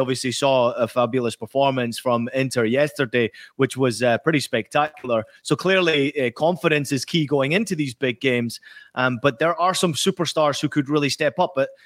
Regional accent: Scotland, United Kingdom; when I grew up in Scotland.

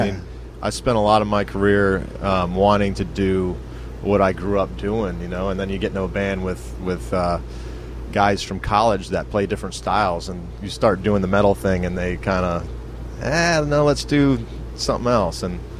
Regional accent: Detroit, Michigan, United States; and I grew up in Detroit, and that was kind of our little circle

